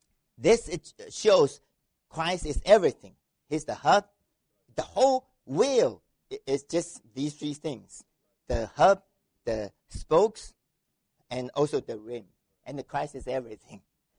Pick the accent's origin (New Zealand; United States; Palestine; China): China; first language Chinese; English is a second language; Chinese is my mother tongue. It's not English, you know. It's English is not my mother tongue.